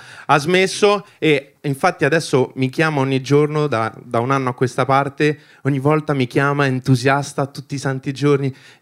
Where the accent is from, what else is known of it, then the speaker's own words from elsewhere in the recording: Albania; Io sono albanese.